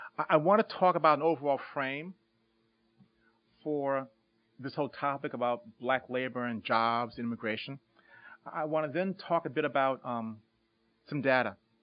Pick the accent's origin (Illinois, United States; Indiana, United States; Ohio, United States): Illinois, United States; Chicago; I was born and raised in Chicago.